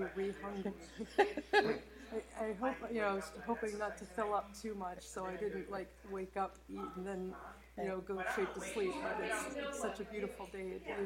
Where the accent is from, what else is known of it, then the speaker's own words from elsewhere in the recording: the South, United States; I'm from the South.